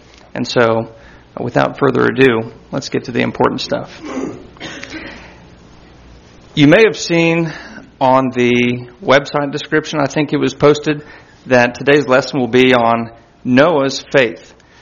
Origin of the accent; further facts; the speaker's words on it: Kansas, United States; now in Houston, United States; born and raised in Kansas, attended the University of Kansas, and received a bachelor's of economics.